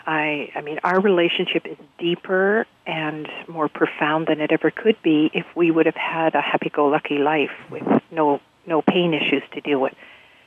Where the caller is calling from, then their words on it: Alberta, Canada; I'm calling you from Alberta.